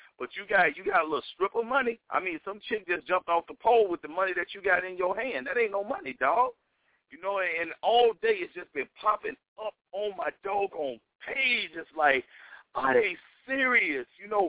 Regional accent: the South, United States; accent: Southern US; Y'all see me using my down south accent.

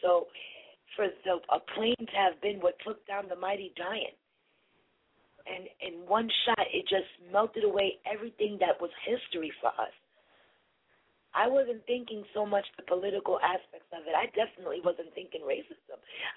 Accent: United States; in all of my years of living as a child, growing up in America, doing certain things, you never felt that America was penetrable.

